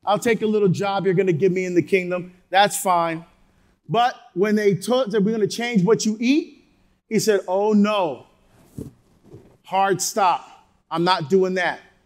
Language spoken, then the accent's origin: English; Barbados; born there